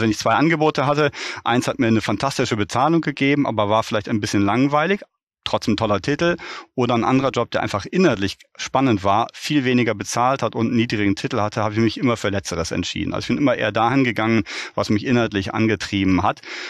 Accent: Düsseldorf, North Rhine-Westphalia, Germany; now in Berlin, Germany; Ich bin, auch wenn ich jetzt in Berlin lebe, ich bin gebürtiger Rheinländer, ich bin geboren, zur Schule gegangen, Zivildienst gemacht und zur Universität gegangen im schönen Düsseldorf.

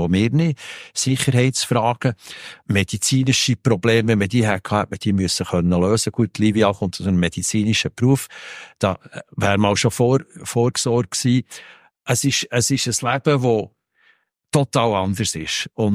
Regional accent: Bern, Switzerland; Und als Berner habe ich mich natürlich auf den Bahamas so sehr, sehr wohl gefühlt, weil wir Berner sind ja nicht die Schnellsten.

